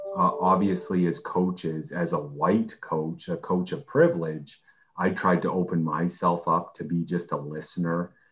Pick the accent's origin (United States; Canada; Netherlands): Canada; being a CFL quarterback as a Canadian wasn't as likely.